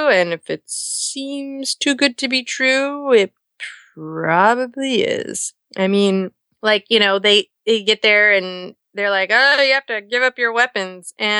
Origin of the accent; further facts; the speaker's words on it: United States; no, I'm an American and we have guns.